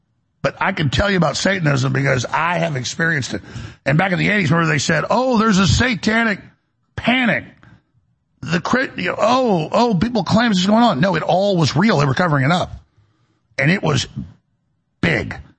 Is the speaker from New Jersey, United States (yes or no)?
no; Dallas, Texas, United States; growing up in Dallas